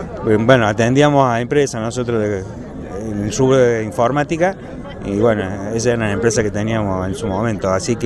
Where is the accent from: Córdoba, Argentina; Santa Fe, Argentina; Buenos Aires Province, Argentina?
Córdoba, Argentina; venimos de Córdoba City y estamos acá en Moscú